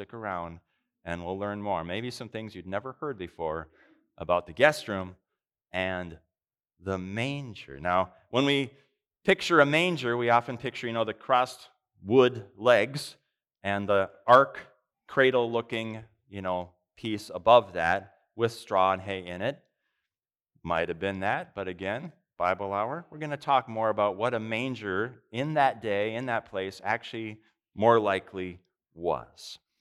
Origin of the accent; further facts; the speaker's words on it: Minnesota, United States; I'm originally from Minnesota, but if there's a census taken, it's not based, I don't go back there, it's where you currently reside.